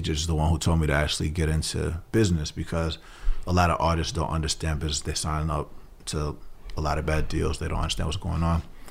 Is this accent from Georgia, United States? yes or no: yes; Atlanta, Georgia, United States; So I grew up in Atlanta, Georgia.